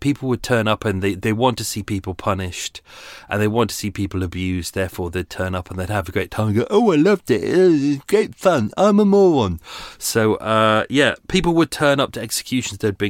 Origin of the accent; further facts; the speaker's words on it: England, United Kingdom; they give us headset because we're English and the tour guide was in French